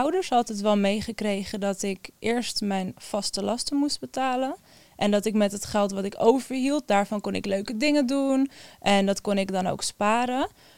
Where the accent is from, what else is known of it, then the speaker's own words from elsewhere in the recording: Almere, Flevoland, Netherlands; Ik ben 28 jaar en ik kom uit Almere.